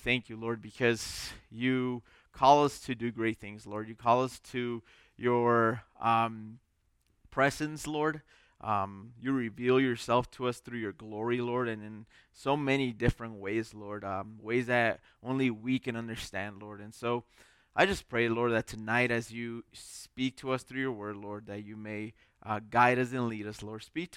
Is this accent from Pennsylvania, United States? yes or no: no; Chicago, Illinois, United States; And I'm from a pretty decent-sized city. I'm from Chicago, and I grew up there.